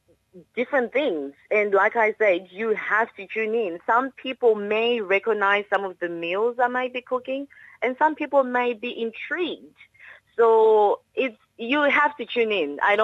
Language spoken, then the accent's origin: English; Zimbabwe; I'm originally from Zimbabwe, which is in Southern Africa.